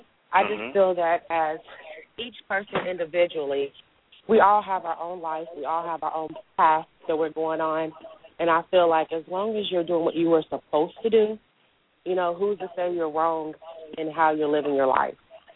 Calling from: Tennessee, United States; And I'm calling from Tennessee.

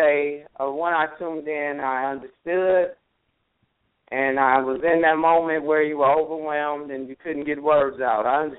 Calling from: Houston, Texas, United States; I'm calling from Houston, Texas.

